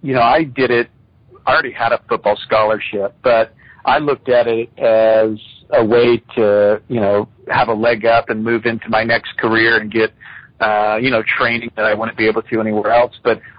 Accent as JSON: {"language": "English", "town": "Pittsburg", "region": "Kansas", "country": "United States", "tie": "born or raised there", "said": "So I grew up in Pittsburgh, Kansas"}